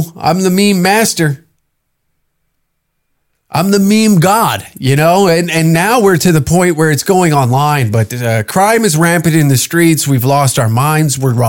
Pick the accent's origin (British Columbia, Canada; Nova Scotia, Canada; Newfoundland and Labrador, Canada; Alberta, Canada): Alberta, Canada; Taber; we were just back in my hometown in the lovely lands of Tabor, Alberta on the weekend.